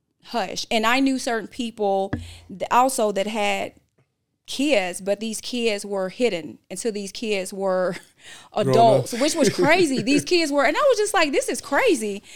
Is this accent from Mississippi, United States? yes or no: yes; Mississippi, United States; that's what I have to say as far as a person growing up in Mississippi. I knew that I was not, it was not destined for me to stay in Mississippi.